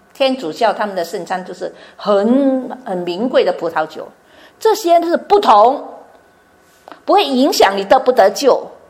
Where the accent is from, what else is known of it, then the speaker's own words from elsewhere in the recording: Chaozhou, Guangdong, China; first language Teochew; 我是潮州人，我们去教会之后呢，我们就会讲普通话啦，不用说读书就会普通话。然后广东话是教会那边学的，因为教会都是传道人牧师都是香港来的，就所以我们全部讲广东话。